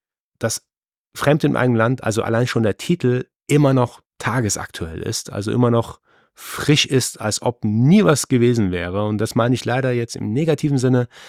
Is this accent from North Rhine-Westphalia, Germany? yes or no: no; Heidelberg, Baden-Württemberg, Germany; Ich bin mit 2 Jahren hierher gekommen